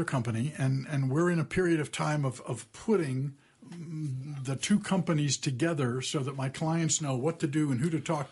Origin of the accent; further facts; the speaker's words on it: Italy; I grew up in Italy.